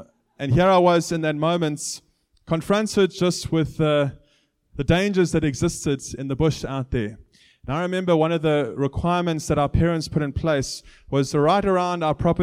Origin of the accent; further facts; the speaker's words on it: Botswana; I grew up in Botswana. Any other Botswana people here? And it was a beautiful privilege to grow up in Botswana because my playground was the bush. We lived on the outskirts of town